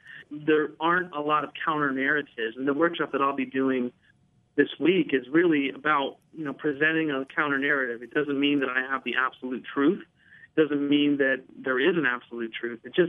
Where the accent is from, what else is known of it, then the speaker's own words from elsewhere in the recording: United States; But again, to what degree do I, as an American Muslim, have any responsibility other than the fact that I'm part of a country that invaded Iraq that ended up leading to the creation of ISIS? ISIS exists more because I'm an American than it is because of the fact that I'm Muslim.